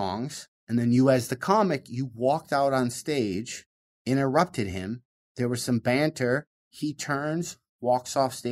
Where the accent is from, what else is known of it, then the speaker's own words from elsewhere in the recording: Michigan, United States; I'm originally from Michigan.